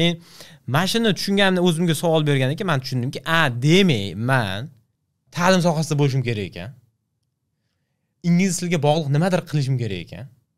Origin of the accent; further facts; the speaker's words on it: Surxondaryo Region, Uzbekistan; born there; also born or lived in Tashkent; men misol uchun Qoraqalpog'istonda tug'ilmadim-da, Surxondaryoda tug'ildim, keyin Toshkentga ko'chib keldik.